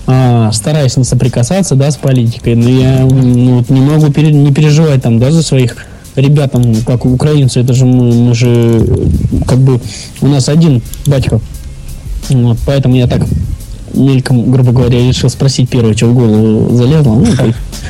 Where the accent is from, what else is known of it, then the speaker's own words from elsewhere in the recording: Lake Baikal area, Russia; А я вот с Байкала, у меня здесь всегда погода замечательная.